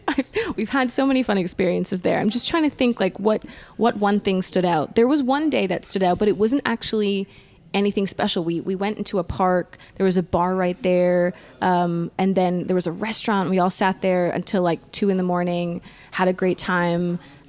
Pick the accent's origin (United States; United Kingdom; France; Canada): Canada; accent: American; even though my accent sounds American, I mean, I grew up in Canada, but I didn't really, like, I'd never really spent that much time in America.